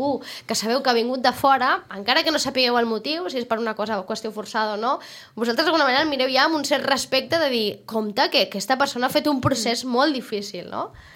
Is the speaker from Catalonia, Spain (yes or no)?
yes; Sitges, Catalonia, Spain; Que jo he nascut aquí a Sitges amb els meus pares, no? O he visc aquí